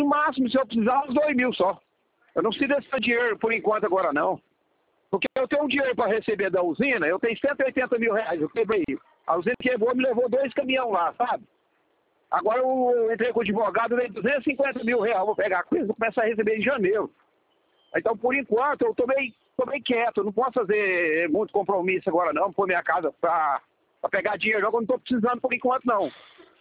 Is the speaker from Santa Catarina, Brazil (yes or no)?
no; Ituiutaba, Minas Gerais, Brazil; eu sou de Ituiutaba, Minas Gerais, não sei se você conhece.